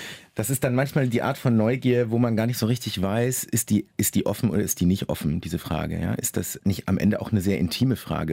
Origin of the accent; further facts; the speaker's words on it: Lower Saxony, Germany; first language German; Und Deutsch ist definitiv meine erste Sprache und meine Muttersprache und auch definitiv eine Heimat. Also die Sprache ist für mich eine Heimat. Vielleicht mehr als die Felder und Wälder und Wiesen Niedersachsens. Aber meine emotionale Heimat liegt mindestens genauso sehr im Nahen Osten.